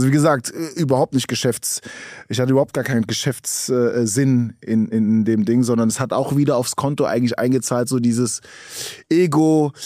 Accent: Frankfurt, Hesse, Germany; Und ich als Frankfurter, der...

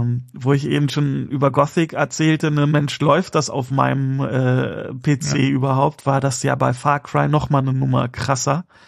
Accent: Germany; sag ich als Deutscher.

